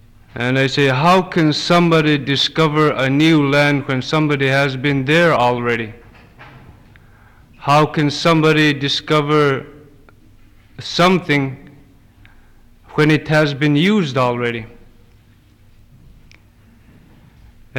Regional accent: Akiak, Alaska, United States; I'm from Akiak.

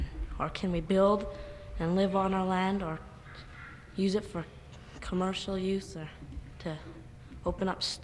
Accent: Old Harbor, Alaska, United States; I'm from Old Harbor, and I just have a few questions to ask

